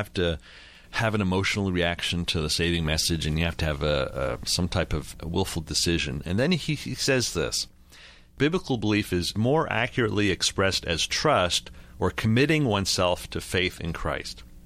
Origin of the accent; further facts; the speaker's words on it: Montreal, Quebec, Canada; As a kid growing up in Montreal, I was reading these books, and these guys were my theological heroes.